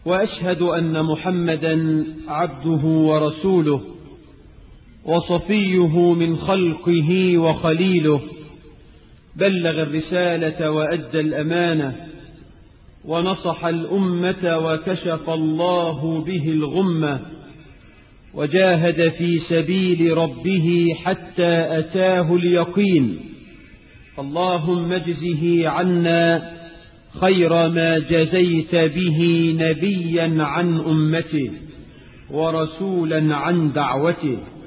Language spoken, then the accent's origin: Arabic; Egypt